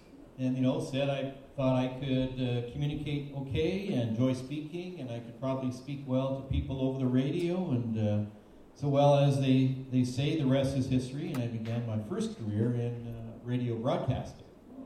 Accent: Manitoba, Canada; I'm from Manitoba originally and went to school there.

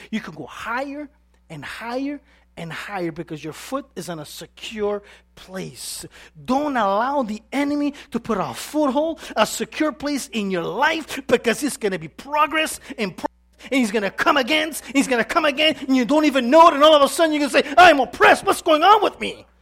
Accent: Italy; my wife is a Central American from Guatemala, I'm from Italian, I have a stubborn head.

